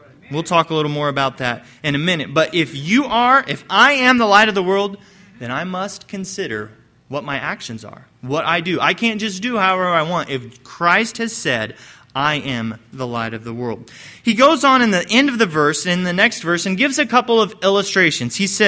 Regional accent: Illinois, United States; I'm from East Central Illinois. We don't really have hills in East Central Illinois. It's really flat lands where I come from.

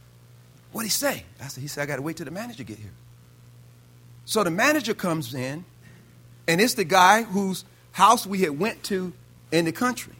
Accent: the South, United States; See, I grew up in the South.

